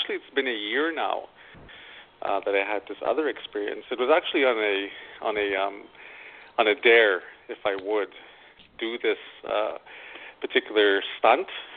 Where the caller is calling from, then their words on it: Lethbridge, Alberta, Canada; I'm calling from Lethbridge, Alberta, Canada.